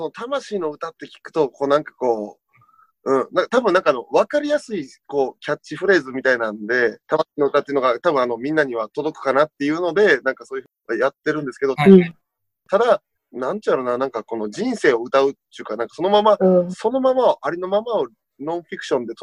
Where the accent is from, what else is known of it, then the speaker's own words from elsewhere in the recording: Mie, Japan; 三重県出身なんですけど、三重県の県内有数の進学校に入って